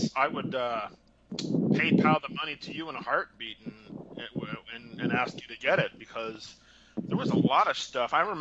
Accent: Greenville, Ohio, United States; born there; Well, I was born in an itty bitty town called Greenville, which is right near the Indiana border.

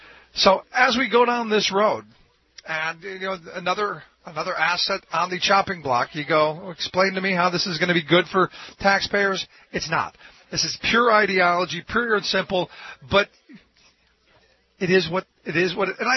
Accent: Cleveland, Ohio, United States; As a kid growing up in Cleveland, liquor was available.

